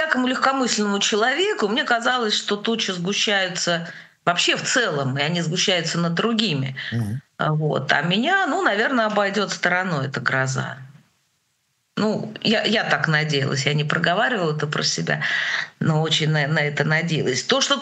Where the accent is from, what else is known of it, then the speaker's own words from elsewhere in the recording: Kharkiv, Kharkiv Oblast, Ukraine; born there; А я родилась в Украине, в Харькове.